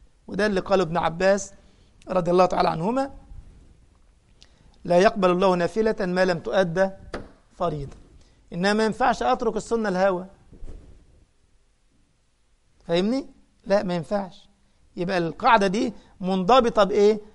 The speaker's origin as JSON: {"language": "Arabic", "country": "Egypt", "said": "أنا مثلا من مصر، ولم يعتاد قومي على لبس الغطرة والعقال"}